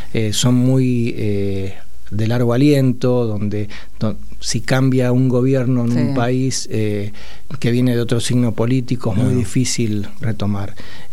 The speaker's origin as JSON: {"language": "Spanish", "country": "Argentina", "said": "soy argentino, soy peronista, ¿no? Soy sí. musulmán"}